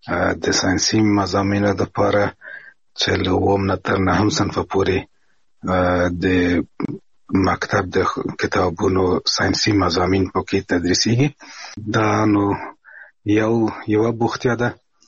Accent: Kabul, Afghanistan; تر شپږ کلنۍ پورې په کابل کې وو، په چلسېتون کې. بیا د پلار وظیفه مې په بګرام کې وه، د بګرام په هوایي ډګر کې.

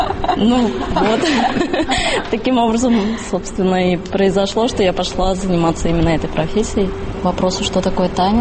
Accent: Ural, Russia; born there; also born or lived in Saint Petersburg; Я родилась на Урале и училась на хореографа, а затем закончила в Петербурге режиссуру балета в консерватории.

